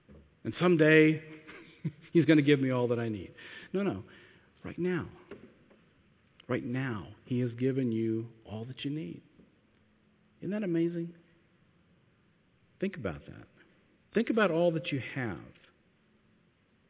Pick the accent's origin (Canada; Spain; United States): United States; You know, as an American, I look at my country, and in so many ways it seems like, man, just the wheels are falling off.